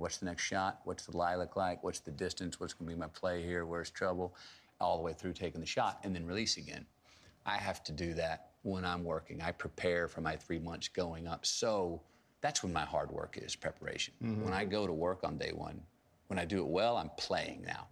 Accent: Texas, United States; I mean, growing up in Texas, you know, football's king.

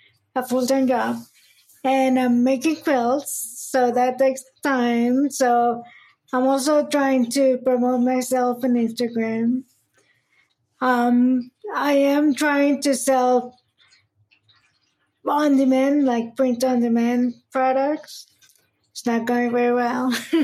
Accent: Puerto Rico; now in United States; I am from Puerto Rico. I've been living in Maryland for about 15 years now.

